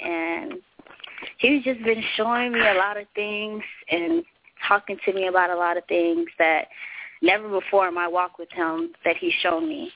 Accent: Florida, United States; also born or lived in France; Yeah, I'm from Florida. Well, I wasn't born in Florida, but raised up in Florida. I actually was born in France.

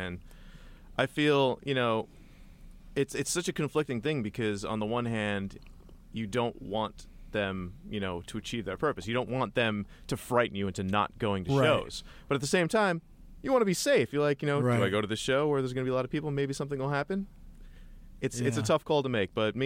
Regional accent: New York, United States; I'm like, I'm from New York. I don't know what the hell to do in a tornado.

